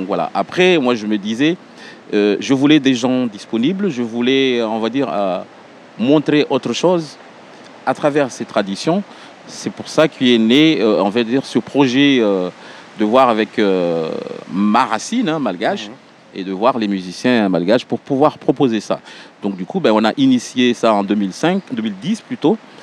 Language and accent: French; Chiconi, Mayotte; Oui, je viens de Mayotte et puis spécialement de Échiconi.